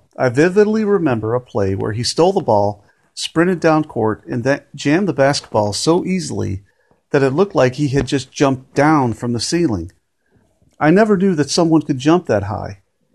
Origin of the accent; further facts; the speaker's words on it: Chicago, Illinois, United States; I grew up in Chicago as a multi-sports fan.